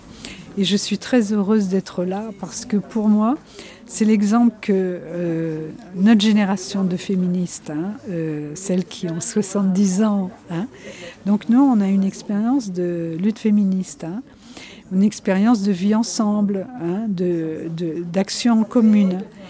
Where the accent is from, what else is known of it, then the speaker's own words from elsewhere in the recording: Normandy, France; moi je viens de la province, je suis normande, hein.